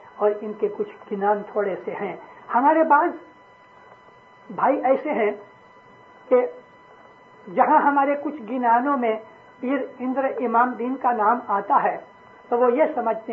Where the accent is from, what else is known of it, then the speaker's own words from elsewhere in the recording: Amritsar, Punjab, India; मैं पंजाब का रहने वाला हूं, मेरा जन्म अमृतसर का है। मेरे बाप दादा सैकड़ों वर्षों से, 700 साल से पंजाब में रहे